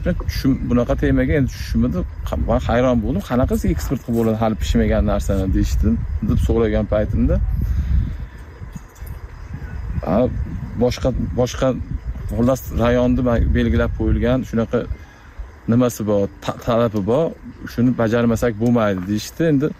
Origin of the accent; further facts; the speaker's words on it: Chust, Namangan Region, Uzbekistan; born there; moved away; Men Namangan viloyat Chust tumanida tug'ilganman o'zim. 2019 yildan shu Qashqadaryo viloyatiga kelib, tadbirkorlik bilan shug'ullanaman, dehqonchilik tadbirkorlik bilan.